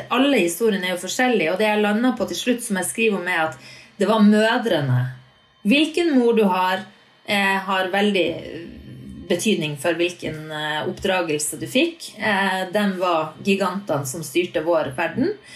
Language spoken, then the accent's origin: Swedish; Norrland, Sweden; för mig som norrlänning så är den här boken också en kärleksförklaring till Nord-Norge